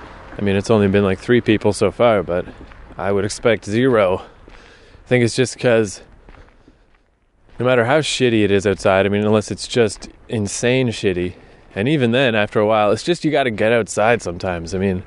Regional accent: Canada; It's kind of nice to be finally glad that I'm Canadian and feel a kinship with the Great North instead of feeling antagonistic toward it.

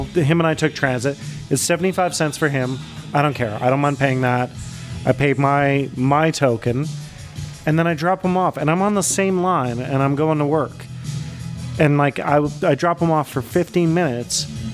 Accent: Calgary, Alberta, Canada; back in my hometown of Calgary, it was time-based. So you had 90 minutes, and Calgary is a much smaller place.

